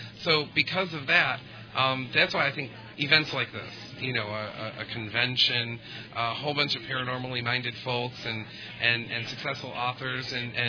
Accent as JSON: {"language": "English", "region": "Michigan", "country": "United States", "said": "And we're from Michigan."}